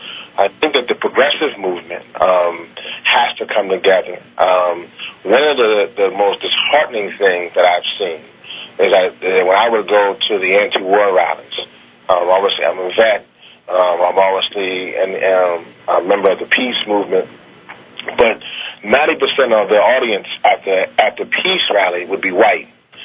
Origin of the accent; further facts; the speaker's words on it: Shreveport, Louisiana, United States; born there; accent: southern; I was born in Shreveport, Louisiana. So you might hear my little southern accent come out every once in a while.